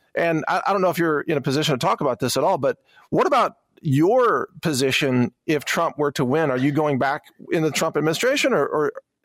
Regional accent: Texas, United States; That's for I'm a Texan, as an American. That's what it feels like to me.

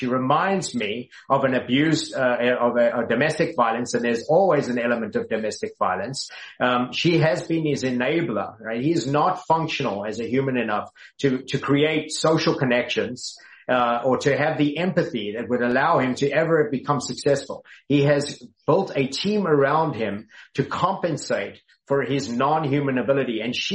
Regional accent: Texas, United States; I'll tell you, as a Texan

